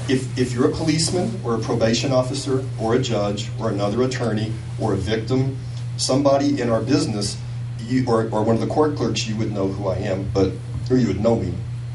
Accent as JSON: {"language": "English", "town": "Oklahoma City", "region": "Oklahoma", "country": "United States", "said": "I was an attorney in Oklahoma. I am from Oklahoma City."}